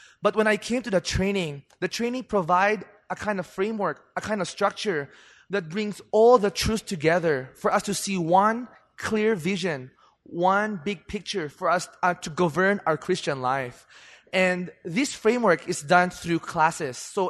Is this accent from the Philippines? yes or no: yes; Philippines; English is a second language; now in United States; Hi, trainees. … I came from the Philippines, and I'm now an international student in the FTTA